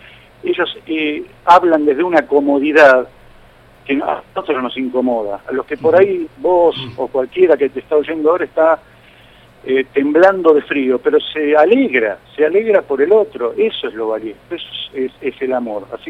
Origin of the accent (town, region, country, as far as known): Argentina